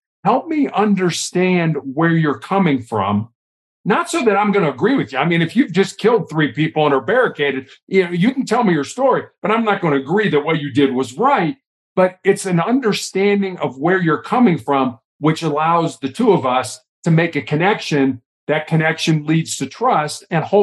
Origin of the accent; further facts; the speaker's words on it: Chicago, Illinois, United States; Bobby Knight, the basketball coach at Indiana University when I was growing up in Chicago, used to have a great quote.